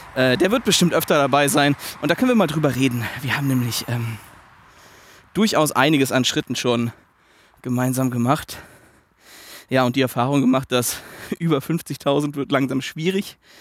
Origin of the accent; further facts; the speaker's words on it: Rhineland-Palatinate, Germany; dass Hasloch bei uns in der Pfalz wäre das einzige Städtchen